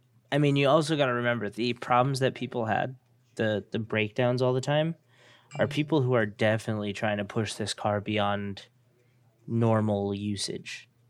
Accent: United States; Sorry, I'm from the United States. I don't pronounce it as a word.

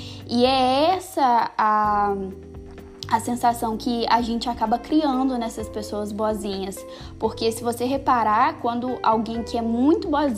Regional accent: Brazil; é um sintoma que é muito comum entre nós que somos brasileiros, porque a gente tem essa cultura.

